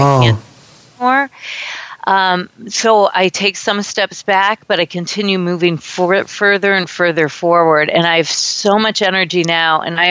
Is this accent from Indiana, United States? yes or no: no; Michigan, United States; Yeah, I grew up in Michigan, and I was the oldest of three kids.